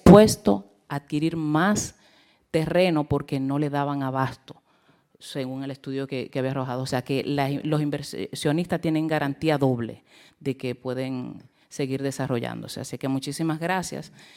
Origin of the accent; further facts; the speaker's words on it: Dominican Republic; Ustedes son como el espejo que uno como dominicano y como representamos el país, pues quisiera verse en unos 20 o 30 años.